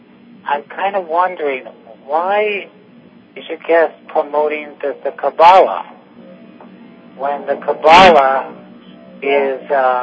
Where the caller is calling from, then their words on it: Texas, United States; I'm calling in from Texas.